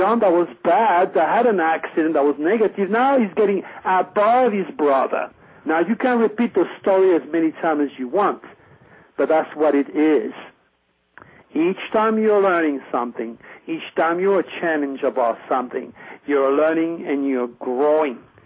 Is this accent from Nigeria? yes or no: no; France; I am referring to a lunatic from my hometown, from France, from my home country.